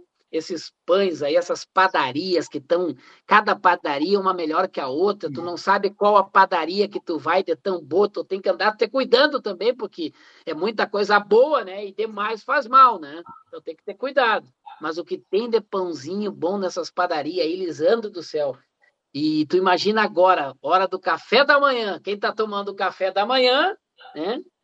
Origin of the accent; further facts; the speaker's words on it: Santiago, Rio Grande do Sul, Brazil; aqui na minha terra, a feira, a nova feira do produtor rural, aqui da Vila Nova, em Santiago